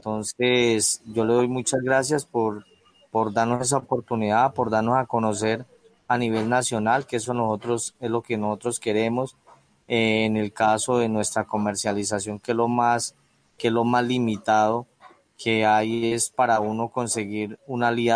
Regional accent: Caquetá, Colombia; nosotros somos de acá, de Santa Fe, el Caguán. Quedamos sobre la margen derecha del río Caguán. Somos una organización de pequeños productores.

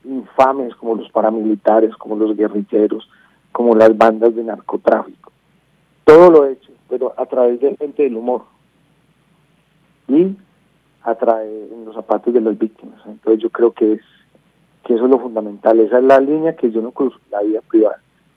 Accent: Colombia; esos somos los colombianos

